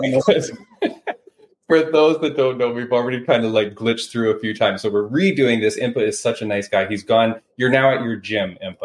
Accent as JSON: {"language": "English", "country": "Canada", "said": "not knowing the population of my home country of Canada."}